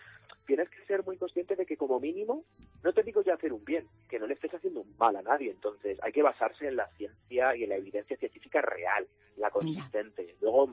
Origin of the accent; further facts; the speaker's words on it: Castilla-La Mancha, Spain; now in Madrid, Spain; yo es que me tira la raíz, soy manchego.